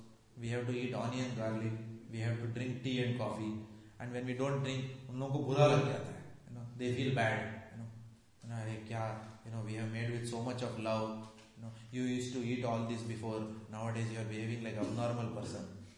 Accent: India; I know, because I come from India, I can talk more about that example.

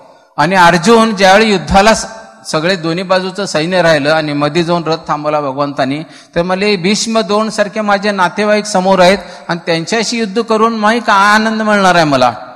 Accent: Kolhapur, Maharashtra, India; proper आमचं गाव कोल्हापूर, आणि कोल्हापूरचे लोक आहेत ते थोडीशी तिखट जास्त खाणारे लोक

